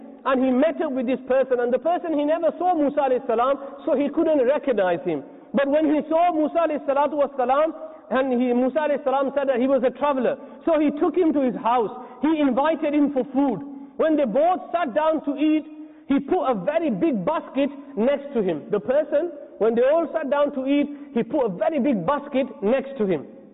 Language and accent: English; England, United Kingdom; one person from England, because I told him I'm from England, and he says, I know someone who came from England.